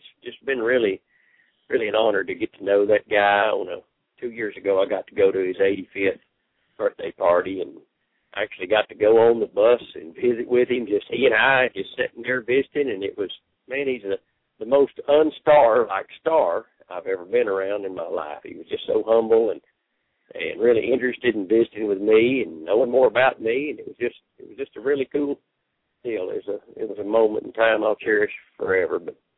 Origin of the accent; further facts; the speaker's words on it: Texas, United States; Of course, I grew up in Texas playing all the dance halls and rodeo dances.